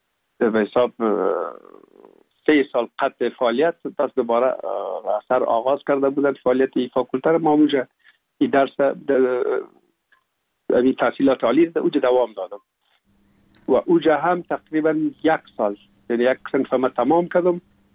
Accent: Kabul, Afghanistan; also born or lived in Pul-e Khumri, Afghanistan; ما در شهر پلخمری به دنیا آمدیم، یعنی در ولایت بغلان شهر پلخمری، و تا یک سالگی ما هم در موش گذاشتندیم. بعد از او جاب کار بابیم حساب در کابل میکرد و انتقال کرد به اینجا. ما هم امرای مادرم با بابیم یا پدرم آمدیم به کابل

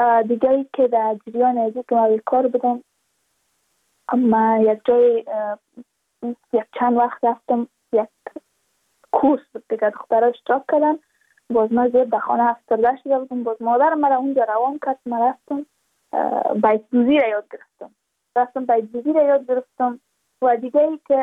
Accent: Badakhshan, Afghanistan; ما از بدخشان هستیم

